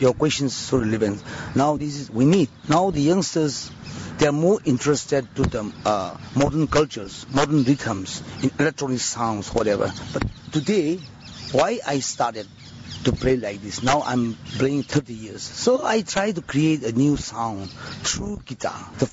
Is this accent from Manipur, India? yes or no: yes; Manipur, India; I'm from Manipur and I'm Thangkhul tribe from Manipur state. I'm living in the Myanmar border. I'm living in the jungle. … I'm a folk musician and composers